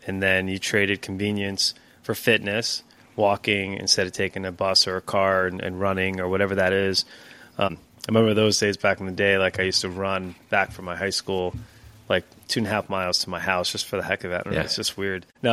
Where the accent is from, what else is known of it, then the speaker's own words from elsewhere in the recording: Puerto Rico; Like, I look like I'm from Trinidad. Like, I got this, like this tan going on as a Puerto Rican